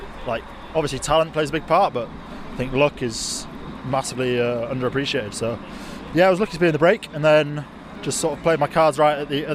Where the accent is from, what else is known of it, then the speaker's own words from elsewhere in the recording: United Kingdom; I mean, as British riders, and any British riders who are like listening to this will know, the Conti level is dead.